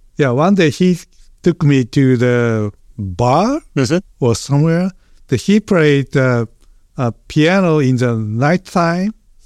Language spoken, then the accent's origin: English; Osaka, Japan; English is a second language; So I moved in Osaka prefecture from the Osaka city to some suburban place.